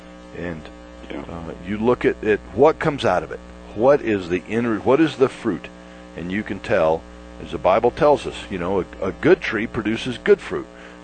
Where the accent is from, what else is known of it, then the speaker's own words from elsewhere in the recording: Florida, United States; You know, John, you're from Chicago. I'm from Florida.